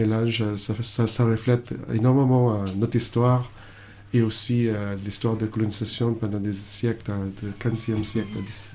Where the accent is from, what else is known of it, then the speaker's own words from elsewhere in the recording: Bacolod, Western Visayas, Philippines; first language Hiligaynon; French is a second language; moi, je viens de Sainte, des Philippines, de Bacolod, et nous, on parle Ilonggo.